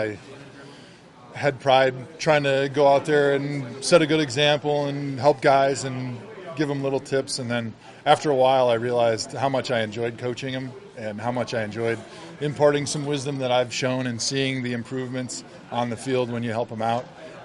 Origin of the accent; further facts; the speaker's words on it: Wisconsin, United States; growing up in Wisconsin, Brett Favre was kind of one of my childhood idols